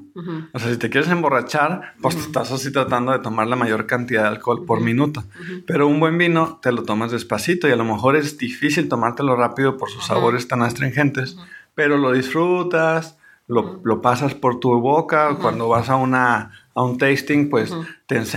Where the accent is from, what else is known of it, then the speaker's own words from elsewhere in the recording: Mexico; Entonces, como buenos mexicanos, discúlpenos, es nuestro sentido del humor